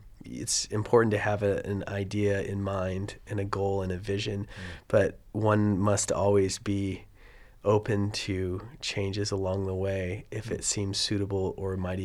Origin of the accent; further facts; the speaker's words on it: Idaho, United States; I grew up in Idaho, and it's pretty much white people out there.